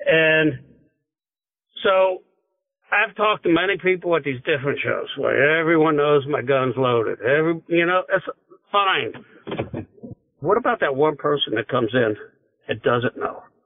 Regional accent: Hamilton, Ohio, United States; born or raised there

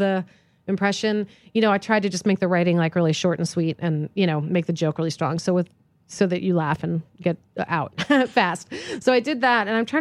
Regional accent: East Coast, United States; because I grew up on the East Coast, so there's all that sort of patrician access.

